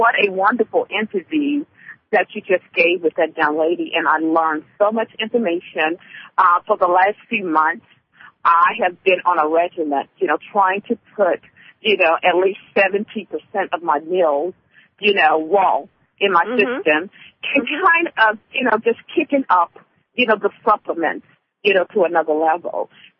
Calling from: Memphis, Tennessee, United States; I'm calling from Memphis, Tennessee.

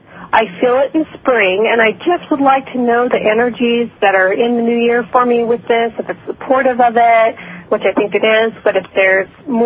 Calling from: Colorado, United States; I'm calling from Colorado.

